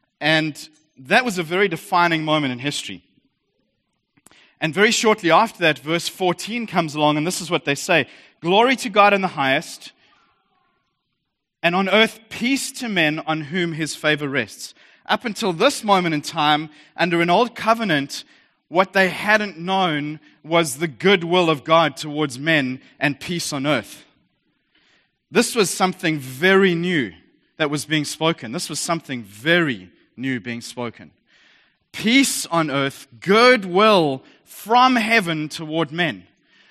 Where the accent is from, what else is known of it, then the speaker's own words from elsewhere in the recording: South Africa; accent: South African; Some of you may recognize this as a South African accent.